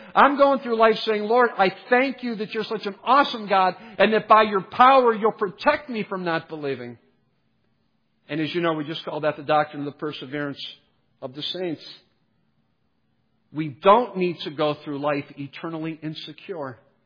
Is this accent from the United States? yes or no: yes; Cleveland, Ohio, United States; You know, I'm from Cleveland, Ohio.